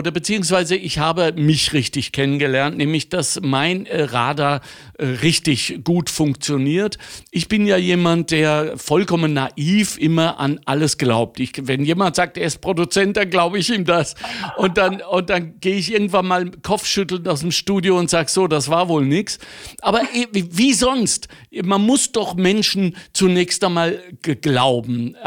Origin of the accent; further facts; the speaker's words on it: Germany; Das ist auch natürlich meiner Herkunft geschuldet. Ich bin Deutscher